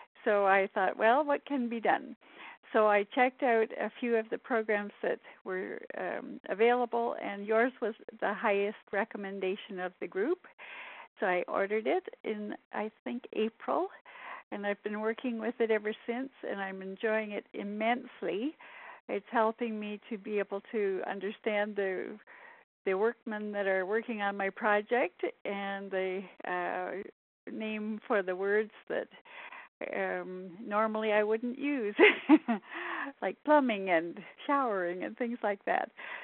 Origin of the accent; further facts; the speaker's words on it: Canada; from Canada, and I recently purchased a resort in Dominican Republic.